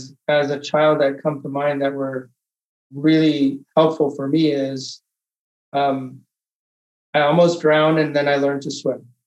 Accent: Los Angeles, California, United States; I grew up in Los Angeles.

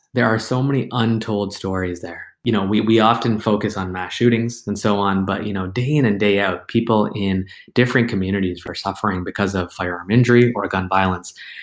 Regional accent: Canada; moved away as an adult; now in United States; I'm originally Canadian, and I came to the United States about 3 years ago and started some of my specialty pediatric surgery training in Chicago.

